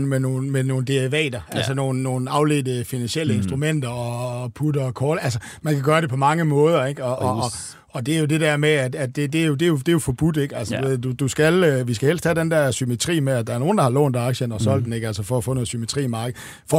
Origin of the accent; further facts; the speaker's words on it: Jutland, Denmark; Jeg kan jo huske som jyde første gang, jeg skulle køre ind i København